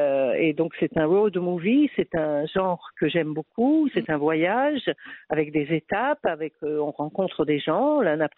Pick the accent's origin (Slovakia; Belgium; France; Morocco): Morocco; Moi je suis d'origine juive marocaine, j'ai grandi comme juive au Maroc